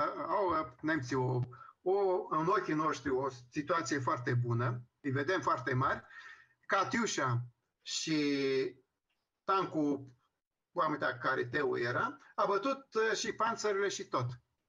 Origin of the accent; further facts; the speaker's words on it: Romania; eu totuși sunt român